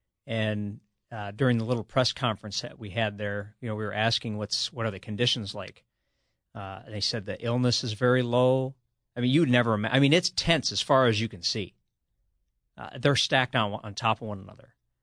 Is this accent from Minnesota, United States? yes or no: yes; Minnesota, United States; You know, I'm from Minnesota.